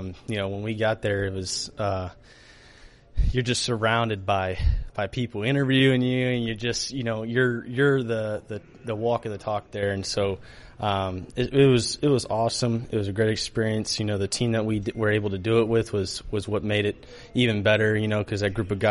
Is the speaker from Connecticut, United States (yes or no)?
no; Texas, United States; Originally, I'm from South Texas, so I grew up more of a Astros fan to begin with. And then but when we moved and stuff, I kind of made the switch as well.